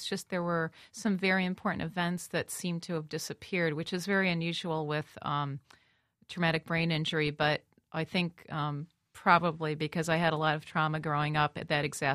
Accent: Cleveland, Ohio, United States; I started searching for paintings online that I remembered from the Cleveland Museum of Art, where we grew up in Cleveland.

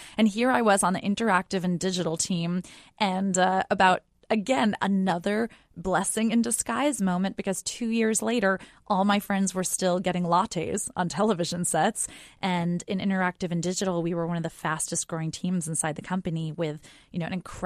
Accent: New York, United States; We grew up outside of New York City. They switched me to a private school inside of New York City so that I could study opera more.

